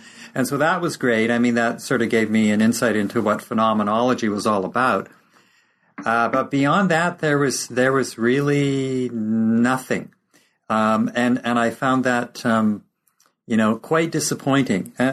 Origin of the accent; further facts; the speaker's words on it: North Vancouver, British Columbia, Canada; also born or lived in Esterhazy, Saskatchewan; I was born in Esterhazy, Saskatchewan, which is the middle Canadian prairie province. And my mother was an elementary school teacher, and my father was a journalist. I ended up being raised in North Vancouver.